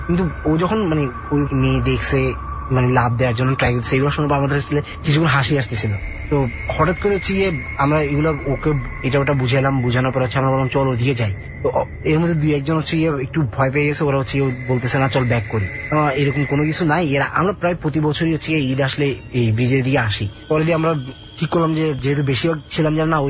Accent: Chittagong, Chittagong Division, Bangladesh; আমার বাবা চিটাঙে চাকরি করার কারণে আমরা দেখা যায় যে বেশিরভাগ সময় রোজারিতে চিটাঙে করা হয়, তো আমিও চিটাঙে বড় হয়েছি।

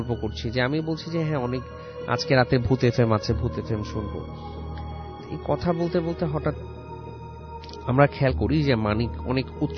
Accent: Dhaka, Dhaka Division, Bangladesh; পুরান ঢাকার সূত্রাপুর থেকে এসেছি।

